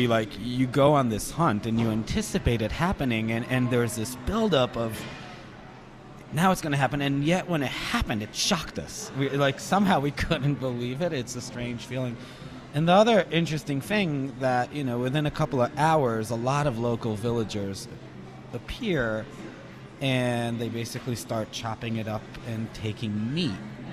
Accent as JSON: {"language": "English", "country": "Israel", "tie": "born or raised there", "said": "Hunting was very foreign to me growing up in Israel"}